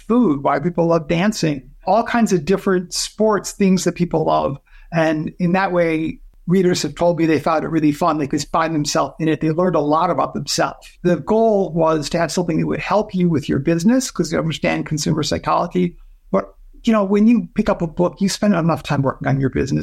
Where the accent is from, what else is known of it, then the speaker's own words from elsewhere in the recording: Ann Arbor, Michigan, United States; Oh, I'm from Ann Arbor.